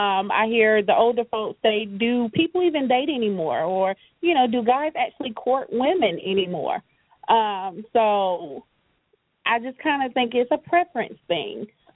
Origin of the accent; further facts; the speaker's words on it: the South, United States; I'm from the country. I'm from the South. I'm a small city from the South.